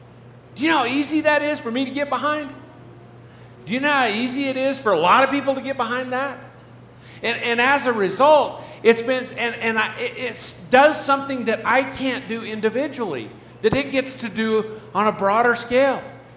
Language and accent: English; Grants, New Mexico, United States; I grew up in Grants, New Mexico, kind of a small town, poverty-ish